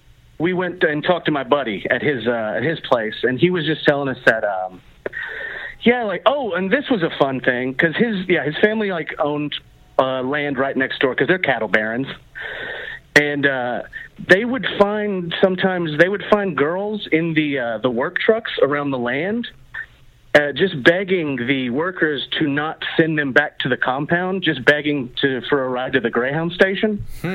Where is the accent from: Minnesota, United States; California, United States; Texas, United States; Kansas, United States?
Texas, United States; Waco; I'm from Waco.